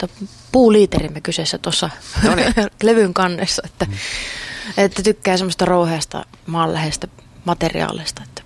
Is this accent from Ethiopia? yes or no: no; Oulu, North Ostrobothnia, Finland; moved away; mä muutin just Oulusta opiskelemaan